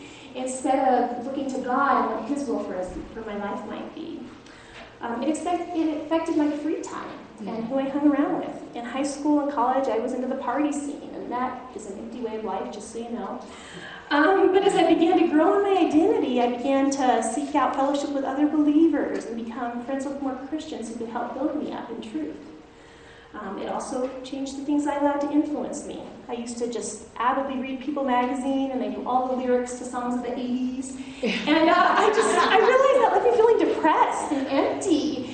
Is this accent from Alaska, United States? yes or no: yes; Alaska, United States; I grew up in Alaska, kind of.